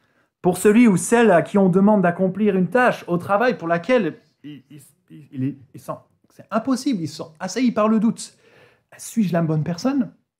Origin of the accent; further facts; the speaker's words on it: Grenoble, Auvergne-Rhône-Alpes, France; Alors c'est vrai, je viens de Grenoble et on a quelques similarités avec la jolie ville d'Antibes.